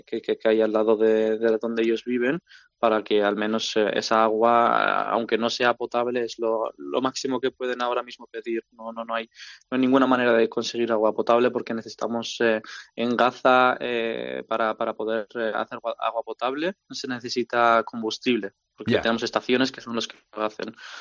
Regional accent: Spain; first language Spanish; yo, por ejemplo, y muchos de mis hermanos hemos nacido aquí, somos españoles. Lo primero que hemos hablado es el español.

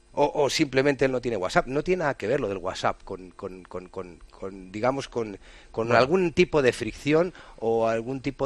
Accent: Spain; Porque además nos hemos sentido ofendidos simplemente como españoles

